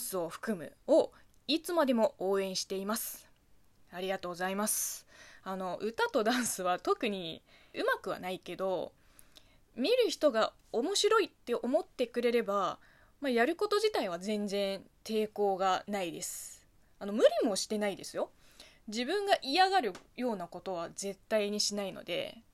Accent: China; Japanese is a second language; 同じ中国人から見れば普通ですよ。

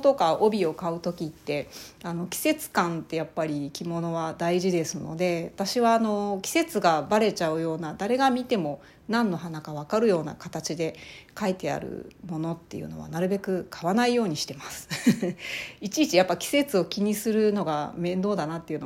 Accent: Ehime, Japan; うちの実家は愛媛県のすごい田舎にあるんですけれども、まあ、田舎なので土地がたくさんありまして、広い敷地に庭があるような家だったんですけどもね

